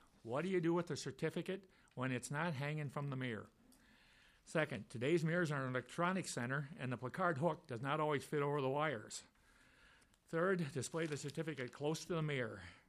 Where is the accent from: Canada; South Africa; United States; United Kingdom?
United States; Rogers; from Rogers. My son and I have a small inventing company.